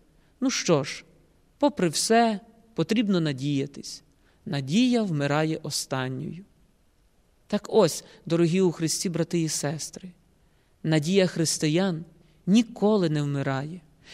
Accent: Rakiv Lis, Volyn Oblast, Ukraine; на далекій Волині, у моєму рідному селі Раків-Ліс Камінь-Каширського району

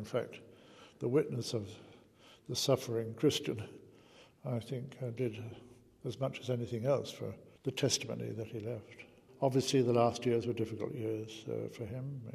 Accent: England, United Kingdom; I said, okay, we're not so good at miracles, Holy Father, I said, as we English are not so good as the Italians.

